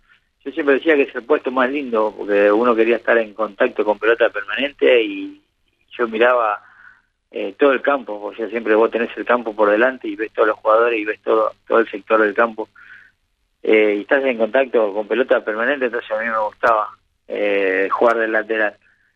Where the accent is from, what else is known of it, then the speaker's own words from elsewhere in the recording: Monte Carlo, Misiones, Argentina; empecé en un club de barrio, en mi pueblo, en Huracán de Monte Carlo.